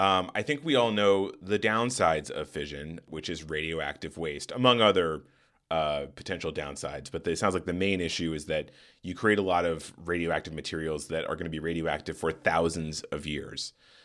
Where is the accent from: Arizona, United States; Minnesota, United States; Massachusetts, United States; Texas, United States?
Arizona, United States; Tucson; Well, I will say I grew up in Tucson, Arizona